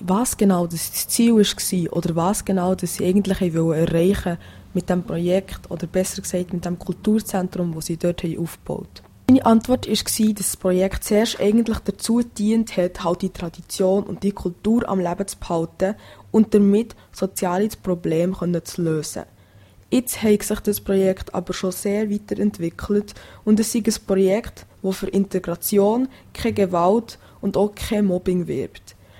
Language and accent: German; Switzerland; weil wir als Schweizer auch noch einen Bezug dazu werden haben